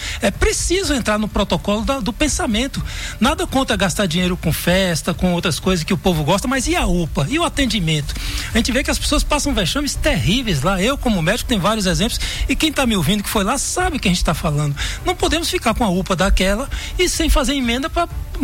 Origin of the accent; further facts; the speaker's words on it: Vitória da Conquista, Bahia, Brazil; Quando eu era menino aqui, você falou que eu nasci na zona rural, no Iguá, há 50 anos atrás, 55, a gente tinha água de cangalha de jegue.